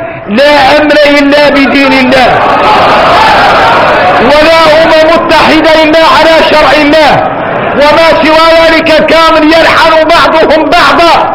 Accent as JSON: {"language": "Arabic", "country": "Mauritania", "said": "واما احنا قاع موريتاني احنا قاع ما هالي"}